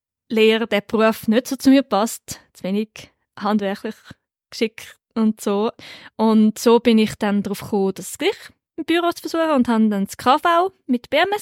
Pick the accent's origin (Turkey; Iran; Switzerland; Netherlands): Switzerland; Zurich; now in Lucerne, Switzerland; ich komme ursprünglich aus dem Zürcherland, ein kleines Dörfli dort, also von Bergspiel, und wohne jetzt momentan so unter der Woche zu Luzern und ein Teil noch genau dort.